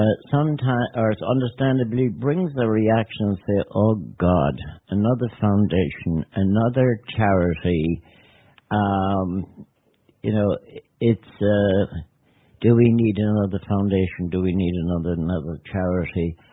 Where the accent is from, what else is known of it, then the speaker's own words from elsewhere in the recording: Connacht, Ireland; and smack in the middle is Foxford